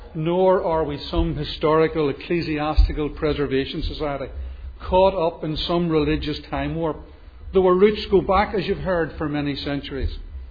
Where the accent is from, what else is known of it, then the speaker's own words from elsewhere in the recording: Belfast, Northern Ireland, United Kingdom; Growing up in Belfast's East End between the Craigie Road and the Ravenhill Road, then moving to the north of the city, to Greencastle, and subsequently to Newton Abbey